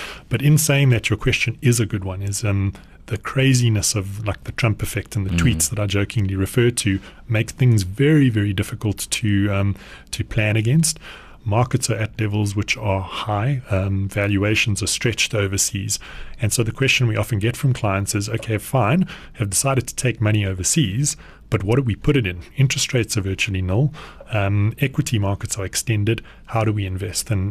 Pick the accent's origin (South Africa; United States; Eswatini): South Africa; because as a South African, it's understandable.